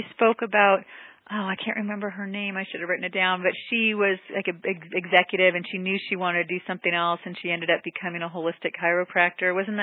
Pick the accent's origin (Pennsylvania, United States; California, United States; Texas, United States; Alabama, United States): California, United States; I'm from California. My husband is from the East Coast